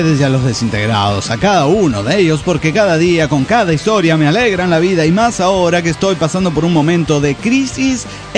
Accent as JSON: {"language": "Spanish", "town": "Guadalajara", "region": "Jalisco", "country": "Mexico", "said": "de Guadalajara, antes Ciudad de México."}